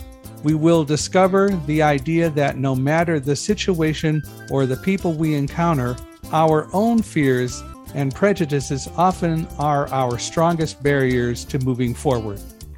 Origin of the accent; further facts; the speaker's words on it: Palmdale, California, United States; also born or lived in Boston; I grew up in Palmdale, and then I went to the East Coast and lived there for a while.